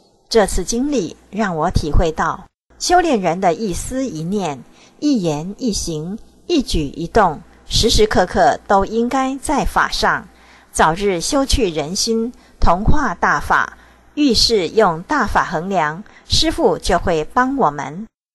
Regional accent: Northeast China, China; 我是东北的一名老年大法弟子

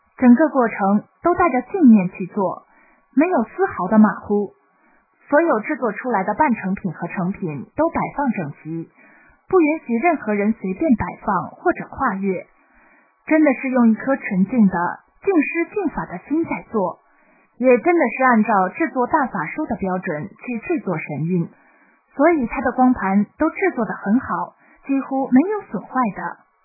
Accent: China; 觉得我们中国人更喜欢看小品、相声之类的

